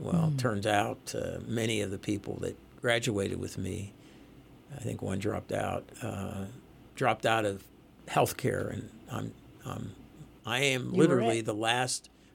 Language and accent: English; McKeesport, Pennsylvania, United States; born there; If you say, I was born in a small town called McKeesport.